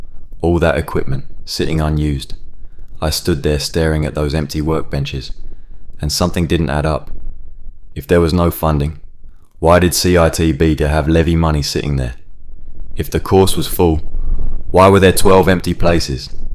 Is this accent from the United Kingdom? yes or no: yes; London, United Kingdom; Growing up on the Roundshaw estate, you learn to fix things yourself because calling someone costs us money you don't have.